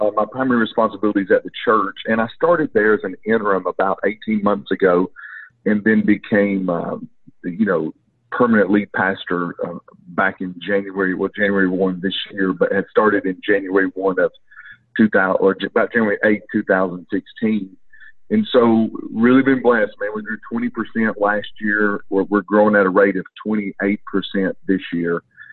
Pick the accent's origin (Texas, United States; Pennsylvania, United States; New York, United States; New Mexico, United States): New York, United States; Long Island; accent: Long Island; now in Georgia, United States; So my Long Island accent will give you away quickly. Obviously, I'm south of the Mason-Dixon line and live in Georgia.